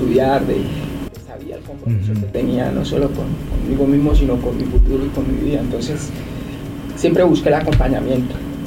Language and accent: Spanish; Bucaramanga, Santander, Colombia; also born or lived in Bogotá; soy de aquí, a la ciudad de Bucaramanga. Nací en Bogotá, pero toda mi vida aquí crecí, aquí me formé, no solo como persona, sino como deportista también.